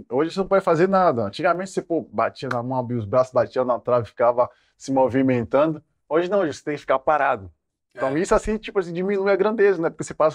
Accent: Salvador, Bahia, Brazil; lá no meu bairro, lá em Cajazeira, em Salvador

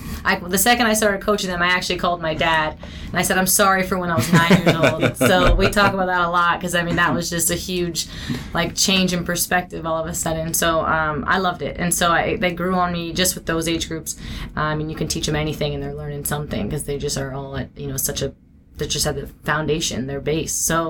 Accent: Houston, Texas, United States; Sure. I mean, really, I'm from Houston, so I was recruited to play at NC State

